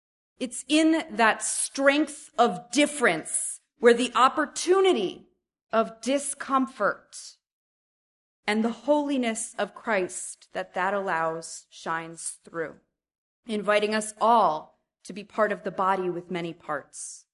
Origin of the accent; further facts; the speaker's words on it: New England, United States; I grew up in New England Congregationalism, the white church on the hill with the white people.